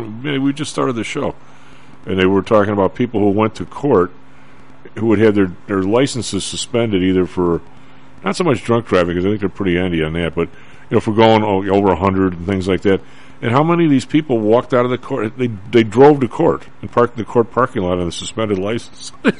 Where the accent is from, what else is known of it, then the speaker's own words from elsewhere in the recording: Illinois, United States; I mean, again, we grew up on the South Side in Catholic schools and so forth